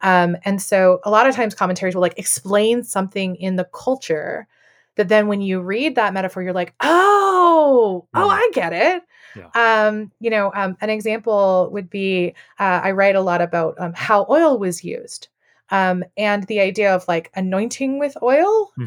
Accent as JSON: {"language": "English", "region": "Texas", "country": "United States", "tie": "born or raised there", "said": "Where I grew up in Texas, limestone is like the base."}